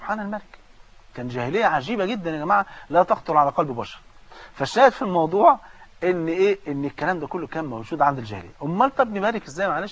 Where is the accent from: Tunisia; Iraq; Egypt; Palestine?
Egypt; ولذلك حتى منها ايه في الصناعه عندنا في مصر